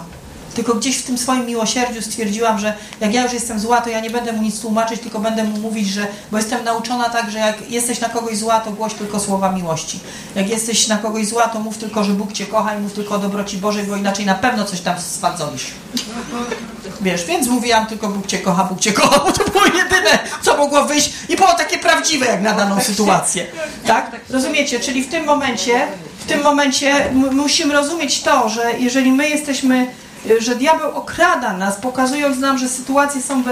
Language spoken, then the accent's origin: Polish; Silesian Voivodeship, Poland; bo ja jestem ze Śląska